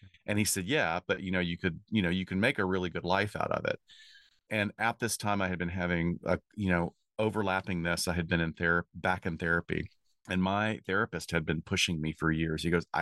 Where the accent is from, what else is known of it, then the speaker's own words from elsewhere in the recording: Alabama, United States; also born or lived in Chicago; now in Los Angeles, United States; I came to LA back in 1987. I had been in Chicago for a few years. I grew up in Alabama.